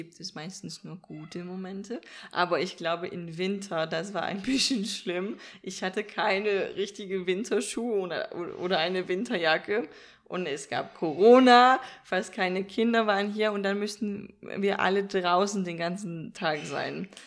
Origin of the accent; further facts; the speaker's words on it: Denmark; German is a second language; now in Jena, Germany; ich bin 19 Jahre alt, wohne hier jetzt seit 11 Monaten in Jena, aber eigentlich komme ich aus Dänemark.